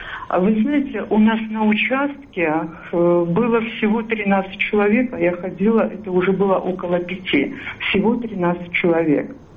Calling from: Nalchik, Kabardino-Balkaria, Russia; Я вот из Кабардино Балкарии, из Нальчика.

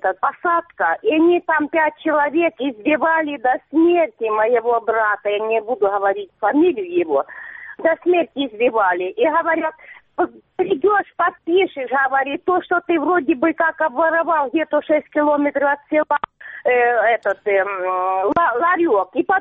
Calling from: Sievierodonetsk, Luhansk Oblast, Ukraine; Добрый день, я с Северодонецка.

